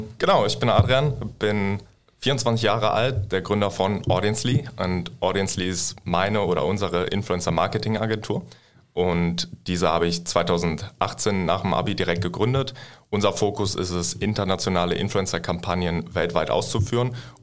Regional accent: North Rhine-Westphalia, Germany; born there; now in Hamburg, Germany; Ja, Kleinstadt neben Düsseldorf

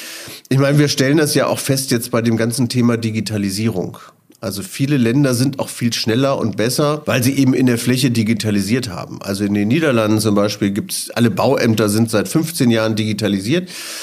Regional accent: Leverkusen, North Rhine-Westphalia, Germany; Ich komme aus Leverkusen.

